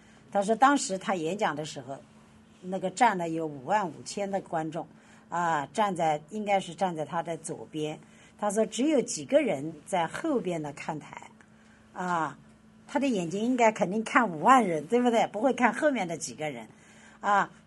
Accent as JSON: {"language": "Chinese", "town": "Luhe", "region": "Guangdong", "country": "China", "tie": "born or raised there", "said": "在一些的山上，我的老家陆河啊，有一个那个其实有一个那个旅游的地"}